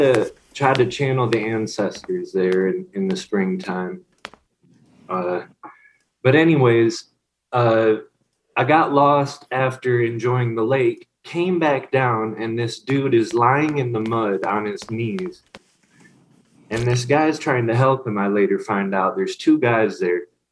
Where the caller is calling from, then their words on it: Colorado, United States; Colorado, brother. Just been about a month and a half being here and visited Rocky Mountains National Park.